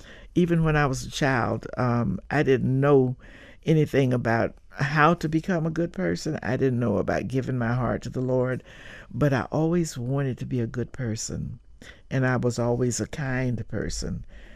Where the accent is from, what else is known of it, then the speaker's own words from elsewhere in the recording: Williston, Florida, United States; born there; I was born right here in Florida, in Williston, Florida.